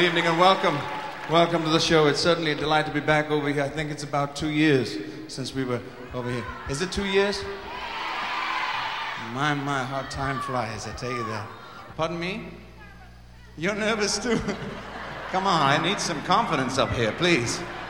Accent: England, United Kingdom; Is it because I'm English?

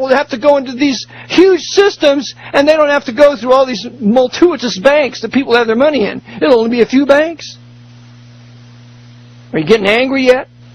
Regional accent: California, United States; Now, this was in San Francisco. I was raised near San Francisco.

